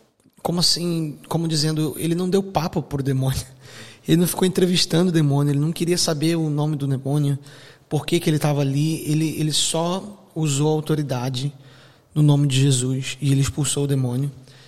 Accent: Rio de Janeiro, Brazil; Eu sou do Rio de Janeiro

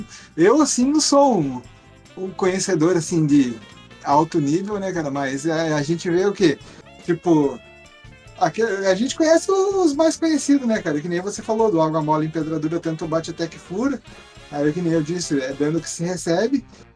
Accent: Colombo, Paraná, Brazil; a minha avó falava isso pra mim quando eu era criança pequena aqui em Colombo, né? Isso, há muito tempo atrás, né, cara? Tipo, pô, eu não sou o cidadão mais novo do planeta, mas eu não sou mais velho também.

